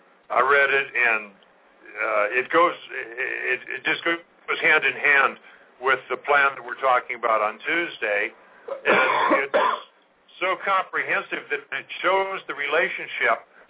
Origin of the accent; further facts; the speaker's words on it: California, United States; I was raised in California. When I got back from Vietnam, California had the best roads in the country.